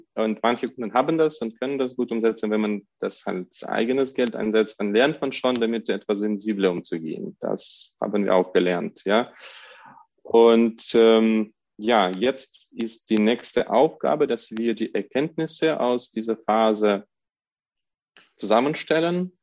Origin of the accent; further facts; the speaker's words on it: Russia; Ich komme selbst aus Russland.